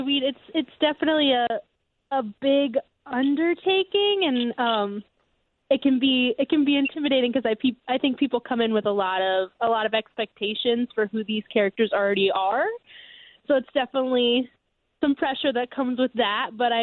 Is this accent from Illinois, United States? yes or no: yes; Cerro Gordo, Illinois, United States; I'm from a really small town called Cerro Gordo. It has a population of 1,500 people.